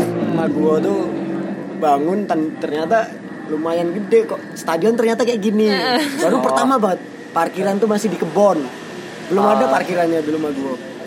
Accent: Special Region of Yogyakarta, Indonesia; di daerah gue dulu kan daerah pojok nih paling sudut antara perbatasan Bantul sama Kulon Progo.

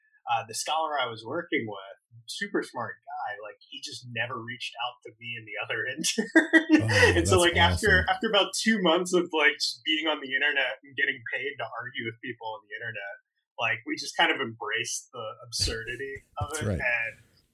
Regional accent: Suffolk, Virginia, United States; No, I'm actually from Virginia. About 30 minutes north of the Carolina border, it's the largest landmass within Hampton Roads, but it's the smallest town. It's a rural place called Suffolk, Virginia.

